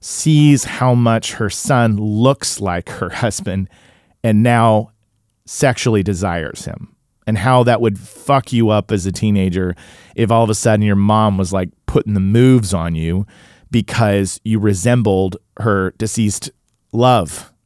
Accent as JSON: {"language": "English", "town": "Tulsa", "region": "Oklahoma", "country": "United States", "tie": "born or raised there", "also_born_or_lived": "Illinois", "said": "I grew up in Tulsa, then lived in Illinois"}